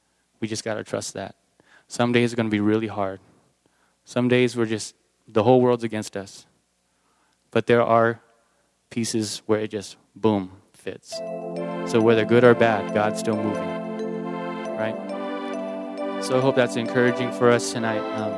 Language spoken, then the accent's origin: English; United States; Because that's what you want growing up in America.